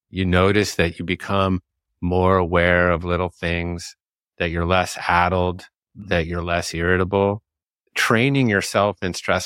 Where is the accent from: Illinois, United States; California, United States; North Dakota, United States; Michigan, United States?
Illinois, United States; Chicago; born there; Oh yeah, I was born in Chicago.